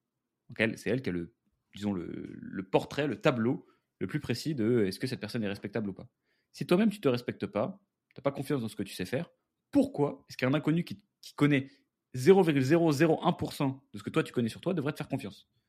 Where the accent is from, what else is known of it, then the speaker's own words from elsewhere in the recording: Versailles, Île-de-France, France; moi, j'ai grandi à Versailles, les amis. J'ai grandi à Versailles dans une famille qui n'était pas particulièrement catholique, tradie, etc.